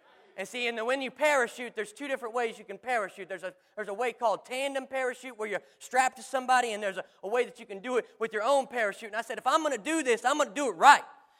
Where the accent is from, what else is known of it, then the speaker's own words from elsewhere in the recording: Missouri, United States; I'm from Missouri, and we went there at 8 o'clock in the morning.